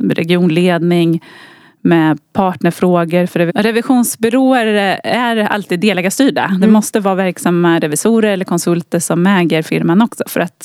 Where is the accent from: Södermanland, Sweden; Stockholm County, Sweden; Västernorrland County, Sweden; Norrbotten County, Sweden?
Södermanland, Sweden; Katrineholm; Jag är uppväxt i Katrineholm, mm, i äldst av tre syskon.